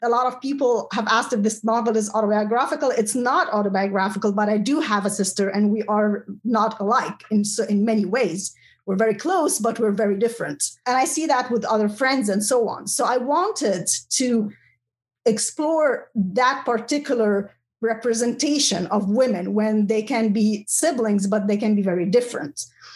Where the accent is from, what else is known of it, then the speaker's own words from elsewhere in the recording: Egypt; that's also something that I had witnessed growing up in Egypt